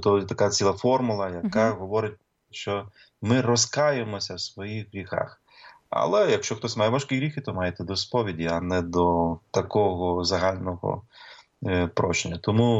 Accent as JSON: {"language": "Ukrainian", "town": "Khmelnytskyi", "region": "Khmelnytskyi Oblast", "country": "Ukraine", "tie": "born or raised there", "said": "я родом з Хмельницького"}